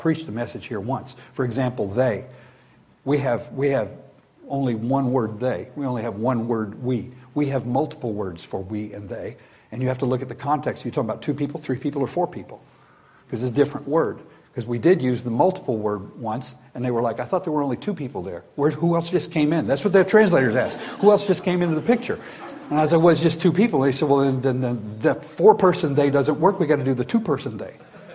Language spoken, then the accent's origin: English; Kentucky, United States; Now, I'm from Kentucky. I wasn't born there.